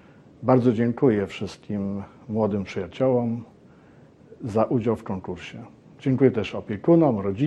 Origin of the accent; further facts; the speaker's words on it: Masovian Voivodeship, Poland; Jestem z Mazowsza, jestem z tego dumny